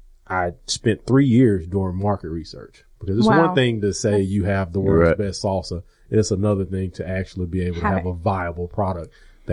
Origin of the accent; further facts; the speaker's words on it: Houston, Texas, United States; also born or lived in Phoenix; And I grew up in the Southwest, out in Houston, and I lived in Phoenix for a year.